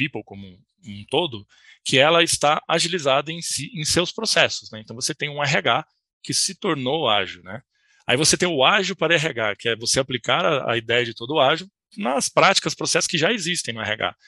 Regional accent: São Paulo, Brazil; now in Brasília, Brazil; Eu sou de São Paulo, mas estou em Brasília atualmente

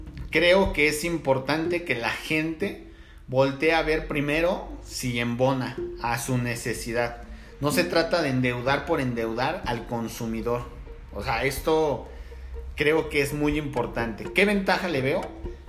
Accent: Toluca, State of Mexico, Mexico; Nosotros somos Toluca, Estado de México, pero fuimos a Zapopan

